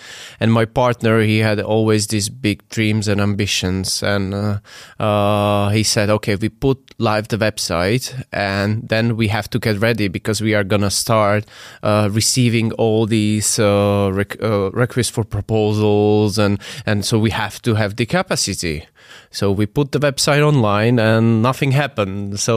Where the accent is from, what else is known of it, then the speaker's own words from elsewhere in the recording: Slovakia; I'm from Slovakia